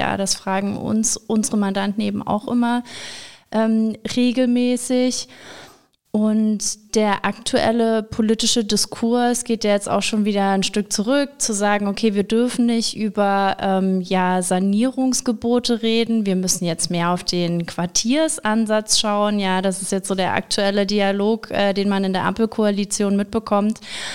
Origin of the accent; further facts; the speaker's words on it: Dresden, Saxony, Germany; moved away as an adult; Also ich komme ja aus Dresden und bin damals dann wirklich mit 18 schon das erste Mal nach Düsseldorf gegangen